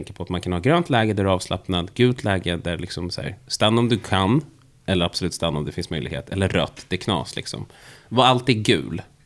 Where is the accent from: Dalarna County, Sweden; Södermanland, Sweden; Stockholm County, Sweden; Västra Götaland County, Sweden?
Stockholm County, Sweden; Vallentuna; also born or lived in Täby; jag växte upp i Täby första åren. Inte något jag brukar prata om, i och med att det finns någon form av vänlig rivalitet mellan min hemmakommun Vallentuna och Täby.